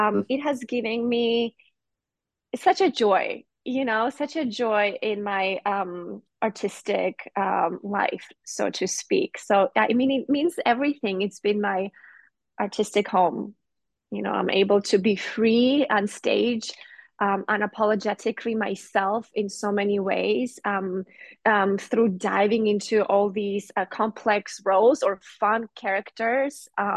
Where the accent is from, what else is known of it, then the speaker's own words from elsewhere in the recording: Georgia; English is a second language; now in Chicago, United States; So ultimately, growing up in Georgia, when I was growing up, we sort of had a civil war. The Soviet Union was breaking apart.